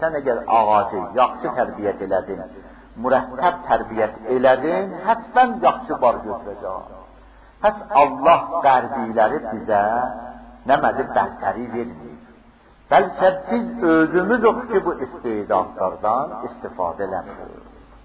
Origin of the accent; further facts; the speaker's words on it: Zanjan Province, Iran; now in United States; Yani istedim hatta bu hadde kimi bilindirmeye ki ben aslen İranlıyam.